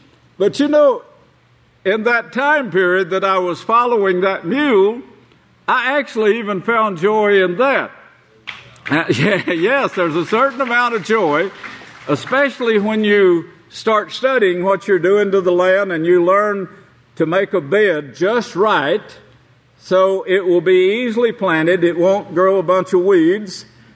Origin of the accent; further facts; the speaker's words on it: Oklahoma, United States; Yes, this was the way I was raised in Oklahoma, but during my lifetime, I saw that change.